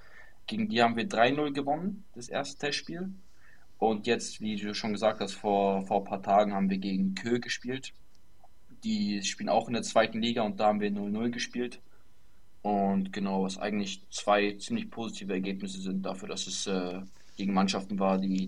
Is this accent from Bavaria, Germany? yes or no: yes; Unterföhring, Bavaria, Germany; moved away as an adult; also born or lived in Munich; now in Denmark; ich bin 22 Jahre alt, ich komme gebürtig aus Deutschland, ich bin gebürtiger Münchner, genau in Unterföhring bin ich groß geworden, in Bayern und genau, aktuell wohne ich in Dänemark